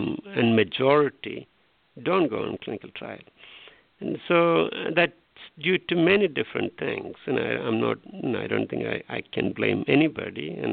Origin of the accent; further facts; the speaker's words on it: India; As I said, I'm from India, so which is what we call as a transition economy.